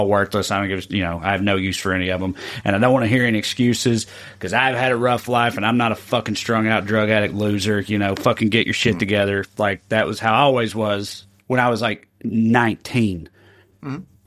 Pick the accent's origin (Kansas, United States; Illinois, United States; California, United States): Kansas, United States; Salina; It was the same thing with my mom and in Salina, my hometown.